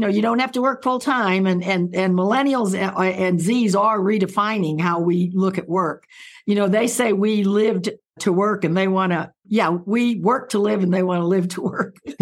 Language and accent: English; Florida, United States; But I grew up in Florida, and it was a totally segregated state.